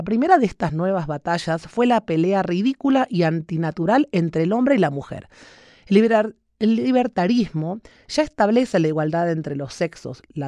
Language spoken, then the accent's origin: Spanish; Argentina; now in Mexico; como mencionaste y se nota por mi acento, me preocupa porque esto sucede en mi país de origen. Soy argentina de origen, aunque estoy naturalizada mexicana.